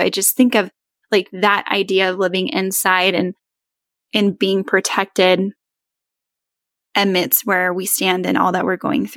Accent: California, United States; now in Texas, United States; I'm from California, so I never experienced, like, a southern storm.

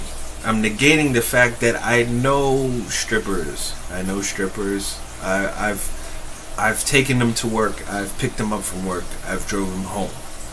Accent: New York, United States; We're from New York, right?

